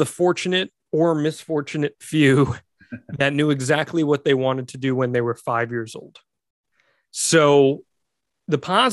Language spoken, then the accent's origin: English; New Jersey, United States; born there; Bergen County. I was born in Bergen County.